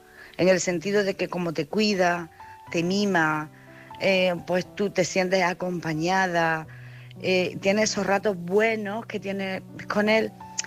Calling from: Jaén, Andalusia, Spain; Buenas noches.

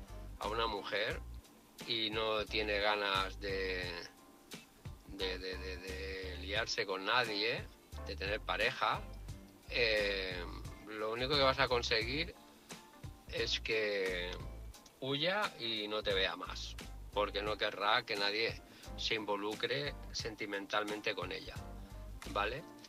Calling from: Barcelona, Catalonia, Spain; de Barcelona.

